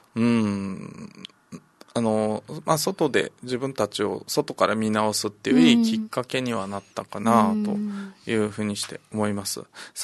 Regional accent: Shuri, Okinawa, Japan; 私は首里の出身なのでね、

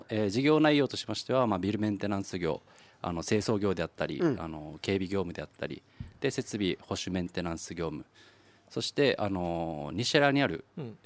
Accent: Naha, Okinawa, Japan; also born or lived in Osaka; で、はい、私は、那覇市首里で育ち、はい、大学の方に、うん、大学は大阪の方に、

